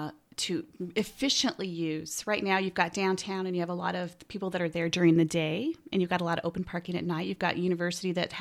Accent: Tucson, Arizona, United States; I think I'm from Tucson. I would love to see our downtown become that vital hub

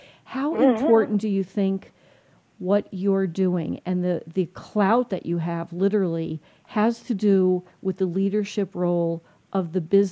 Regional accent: New Jersey, United States; I mean, and I'm from New Jersey.

